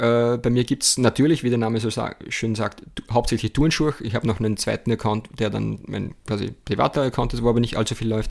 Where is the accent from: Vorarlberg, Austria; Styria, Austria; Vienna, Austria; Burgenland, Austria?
Burgenland, Austria; Walbersdorf; weil er eben aus Mattersburg ist, beziehungsweise Walbersdorf ist, also meiner Heimatgemeinde